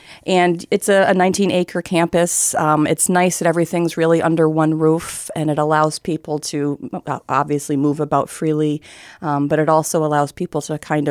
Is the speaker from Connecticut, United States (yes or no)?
yes; Mystic, Connecticut, United States; So I am born and raised in Mystic, Connecticut, and I have spent my career thus far in healthcare and specifically with geriatrics.